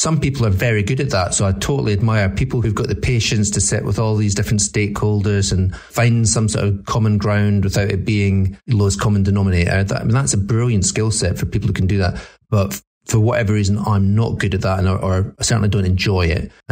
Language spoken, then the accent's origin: English; Scotland, United Kingdom; now in London, United Kingdom; I came down from Scotland. Maybe that wasn't a big deal of it, but I did feel like a bit of a fish out of water in London.